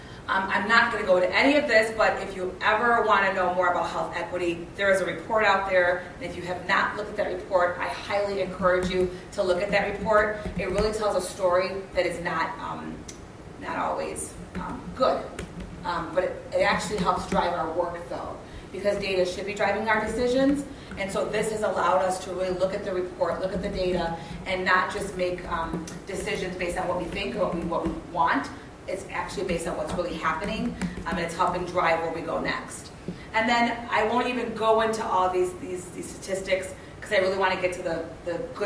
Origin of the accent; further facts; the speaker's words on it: Kenosha, Wisconsin, United States; because I'm born and raised in Kenosha. Aside from college, this has been my home. I've raised my three adult children here.